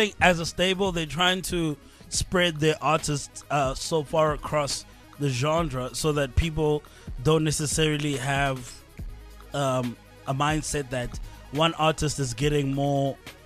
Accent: South Africa; I think as a South African rap community, yeah. We're sleeping on so many artists.

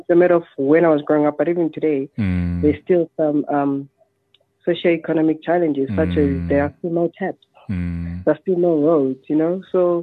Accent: Ebende, Eastern Cape, South Africa; Growing up from such a small area in the rural areas, you know.

